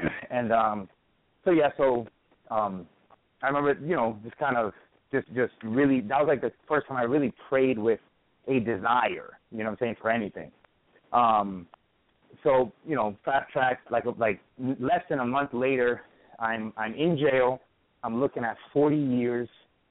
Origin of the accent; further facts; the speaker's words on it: Miami, Florida, United States; now in Columbus, United States; I am from Miami, Florida, but I live in Columbus, Georgia.